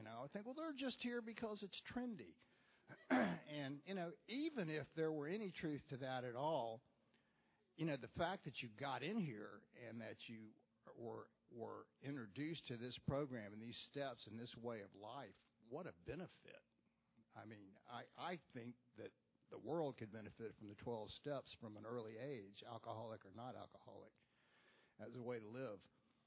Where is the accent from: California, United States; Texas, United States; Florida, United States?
Florida, United States; Tampa; But anyway, I was born in Tampa, rare Tampa native.